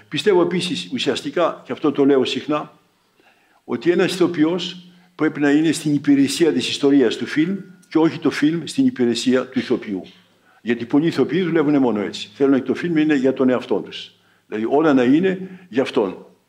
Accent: Greece; Όταν έλεγα είμαι Έλληνας, α, η Ελλάδα. Λέγα ωραία χώρα κτλ.

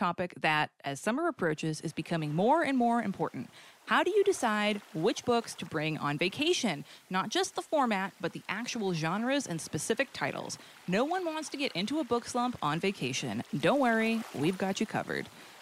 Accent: Boston, Massachusetts, United States; I'm from the Boston area, so like a dark roast.

